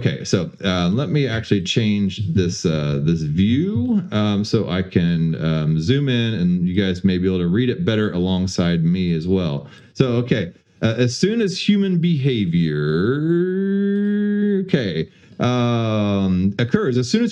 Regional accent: Houston, Texas, United States; You know, I grew up in Houston.

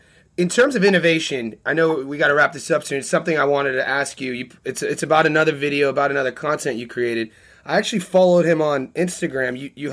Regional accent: United States; now in Australia; I don't know if that's because I'm an American and where I come from, but the fitness scene down here is ridiculous.

